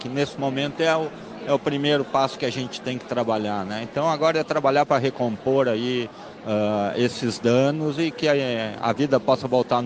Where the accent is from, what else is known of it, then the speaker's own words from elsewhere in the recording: Estrela, Rio Grande do Sul, Brazil; Sou aqui de Estrela, do ladinho, então tenho muito carinho aqui pela região